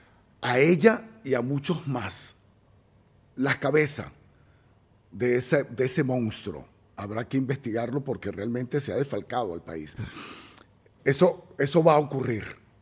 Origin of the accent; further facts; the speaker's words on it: Venezuela; Cuando yo nací no existía La Sucre. Ahora existe. Es mi barrio donde yo nací, donde hace 65 años la vieja Petra me parió. Fue ahí, caí en la calle.